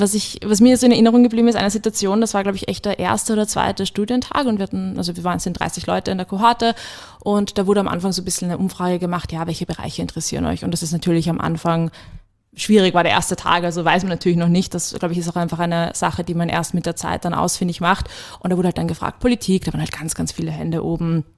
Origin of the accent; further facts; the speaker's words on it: Lower Austria, Austria; ich komme aus Niederösterreich, also ich bin nicht in Wien aufgewachsen.